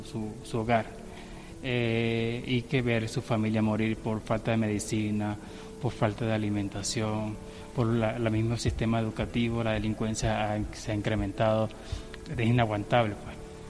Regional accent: Carúpano, Sucre, Venezuela; moved away as an adult; now in Colombia; De Carúpano, Estado Sucre, en Venezuela.

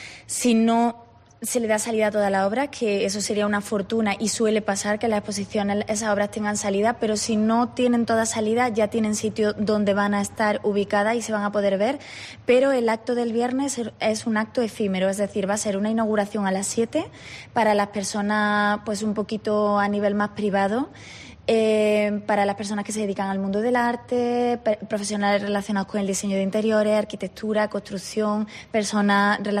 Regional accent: Córdoba, Andalusia, Spain; lo identifico también mucho con mi tierra y con mis orígenes, mis raíces, que es muy importante e influencia mucho e inspira mucho mi obra. Y claro, Andalucía y Córdoba pues es todo color, es todo saturación.

